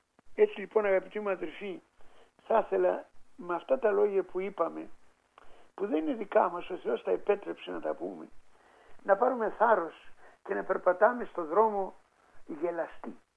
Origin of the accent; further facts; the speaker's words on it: Thessaly, Greece; γιατί εγώ είμαι από τη Θεσσαλία